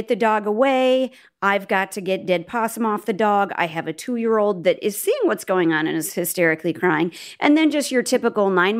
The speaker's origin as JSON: {"language": "English", "region": "Nebraska", "country": "United States", "said": "We are from Nebraska."}